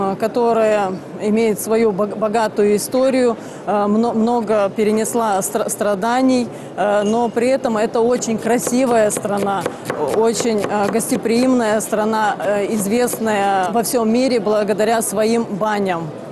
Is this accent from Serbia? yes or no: yes; Požarevac, Southern and Eastern Serbia, Serbia; Russian is a second language; я приехал из Сербии, город Požarevac